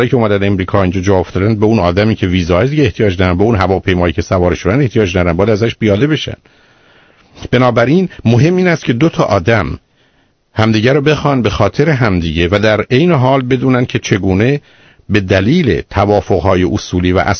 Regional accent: Iran; چون ایرانی هستیم وقتی انگلیسی حرف میزنیم لهجه داریم

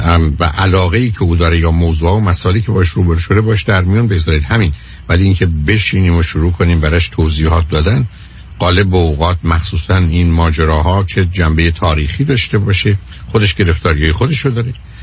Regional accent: Iran; من گفتم ایرانی هستم

